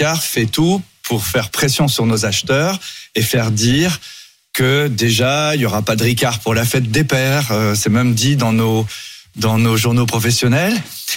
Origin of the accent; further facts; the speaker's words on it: Brittany, France; Donc, moi, je suis breton, je suis cidre.